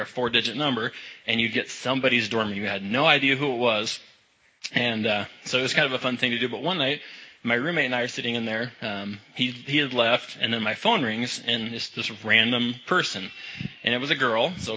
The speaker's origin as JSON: {"language": "English", "town": "Halsey", "region": "Nebraska", "country": "United States", "tie": "born or raised there", "said": "But I grew up in Halsey, Nebraska. Anybody know where that is? Yeah, it's a beautiful place."}